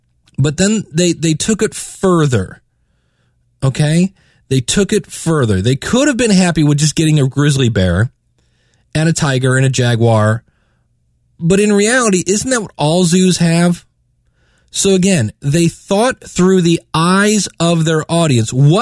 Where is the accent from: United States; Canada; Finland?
United States; Akron, Ohio; Now, this is Akron, Ohio. It's a suburb of Cleveland, and it's where I grew up. I was born and raised in Akron